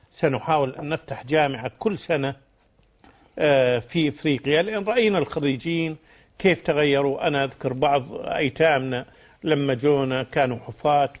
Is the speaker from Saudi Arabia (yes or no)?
no; Kuwait; وكنت أرى وأنا صغير أحد الأطباء المصريين الدكتور نجار عندنا في الكويت